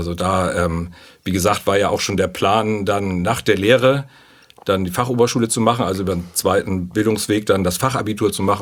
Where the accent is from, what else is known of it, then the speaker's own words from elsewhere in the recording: Rönneburg, Hamburg, Germany; ist in Rönneburg, herrliche Gegend, südlich, aber noch auf Hamburger Seite, das ist ganz wichtig, bin ich eigentlich so in der Natur groß geworden, ne?